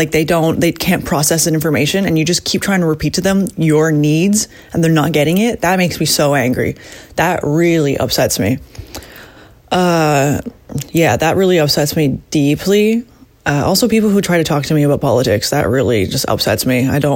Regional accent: Hudson, Canada; also born or lived in Toronto; I was born in Toronto, but my parents came here when I was about, I'd say, four. And we spent a lot of time in Hudson. Then I moved to the city around 16. So grew up a little bit in the country

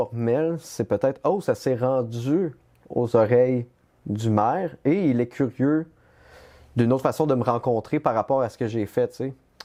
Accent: Quebec, Canada; Moi, je suis pas Canadien. Moi, je suis Québécois.

